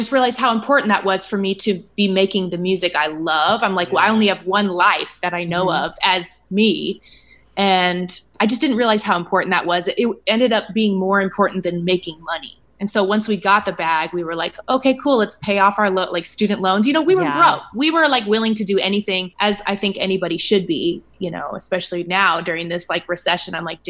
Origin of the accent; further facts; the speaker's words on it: Nebraska, United States; I had this disease to please that I grew up doing in Nebraska. Like people from Nebraska, it's like we're very hard workers and we want to please people.